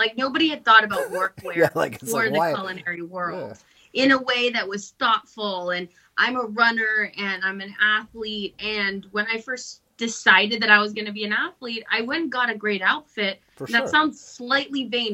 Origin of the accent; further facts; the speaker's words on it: Los Angeles, California, United States; also born or lived in Glendale; I grew up in LA. I'm an Angeleno. I was born in Glendale. And I'm half Mexican, half English.